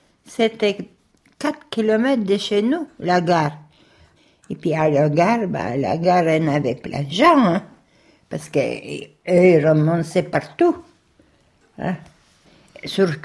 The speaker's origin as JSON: {"language": "French", "country": "Russia", "second_language": "French", "said": "Si j'avais dit que je suis russe et puis tout ça, bah, bien sûr, on m'a ramené dans les camps russes."}